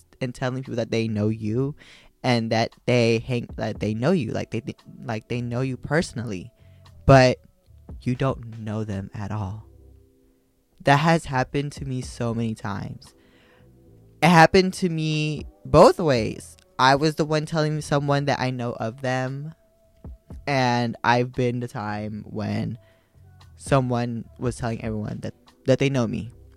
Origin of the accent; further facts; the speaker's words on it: Philippines; And so I grew up Filipino. Well, I am Filipino. Well, I grew up in a big Filipino family.